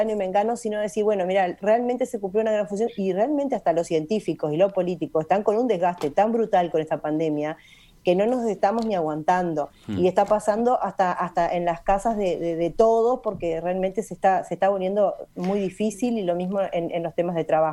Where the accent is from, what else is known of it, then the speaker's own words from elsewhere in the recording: Uruguay; nos hace a la identidad como uruguayos